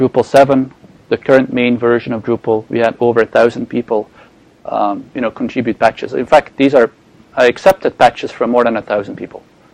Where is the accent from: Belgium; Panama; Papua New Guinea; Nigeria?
Belgium; moved away as an adult; now in Boston, United States; So I started the company in Boston, which is why I moved from Belgium to here.